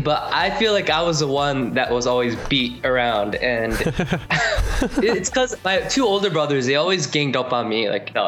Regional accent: Ohio, United States; now in South Korea; Yes, yes. I grew up in the United States in a state called Ohio. Very small city, but yeah, that's my hometown.

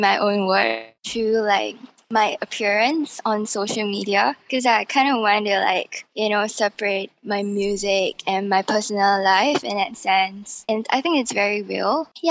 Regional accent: Singapore; I grew up in Singapore and it's a very pragmatic society.

